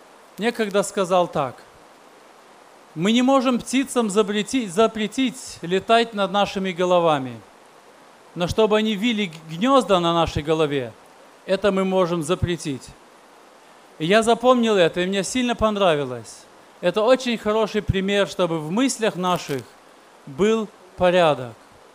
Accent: Russia; now in Germany; я приехал из Германии … Мы переехали в Германию с России в 89 году.

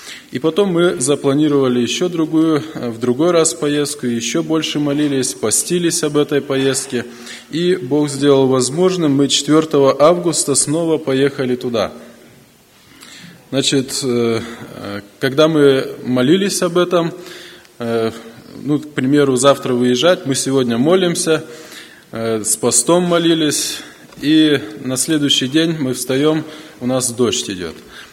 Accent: Kadzhi-Say, Issyk-Kul Region, Kyrgyzstan; Я из Кыргызстана, с Иссык-Кульской области, южный берег Иссык-Куля, поселок Каджысай.

